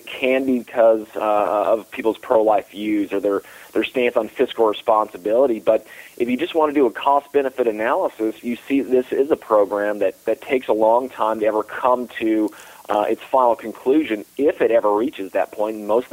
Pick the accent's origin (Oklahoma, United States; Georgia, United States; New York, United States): Georgia, United States; Even in my home state of Georgia, they had to raise taxes multiple times just to fund the initial trials.